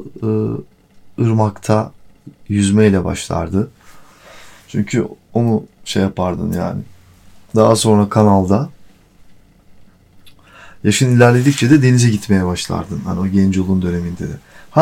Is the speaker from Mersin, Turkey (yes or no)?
yes; Silifke, Mersin, Turkey; born there; Mersin'in Silifke ilçesi nahiyesinde doğdum.